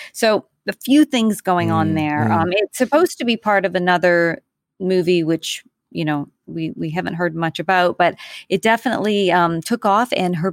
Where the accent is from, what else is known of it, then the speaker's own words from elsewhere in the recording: Canada; now in New York City, United States; I am a Canadian living in New York City.